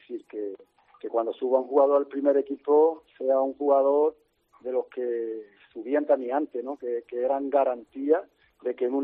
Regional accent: Seville, Andalusia, Spain; ¿eres español? ¿De dónde eres? Y dices, de Sevilla

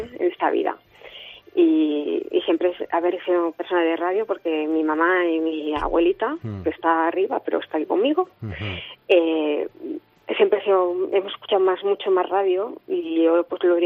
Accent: Barcelona, Catalonia, Spain; now in Lleida, Spain; Soy de Barcelona, pero vivo aquí desde hace 10 años.

